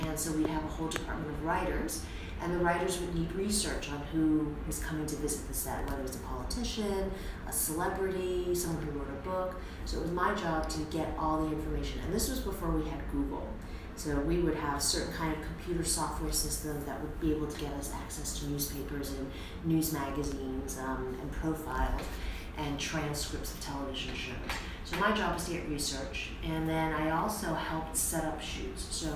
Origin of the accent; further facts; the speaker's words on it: New York, United States; So I grew up in Brooklyn, New York, and my grandfather actually had a Chinese takeout restaurant.